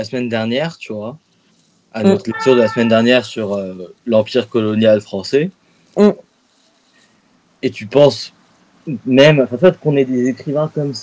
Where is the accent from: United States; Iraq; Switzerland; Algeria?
United States; French is a second language; now in France; c'est un peu pour moi en tant qu'Américain aussi, c'est un peu comme ça que fonctionne la France en général.